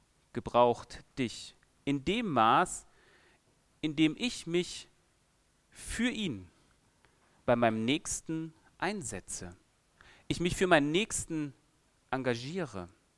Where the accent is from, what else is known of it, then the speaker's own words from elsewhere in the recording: Cologne, North Rhine-Westphalia, Germany; Als Kölner gibt es diese schöne Band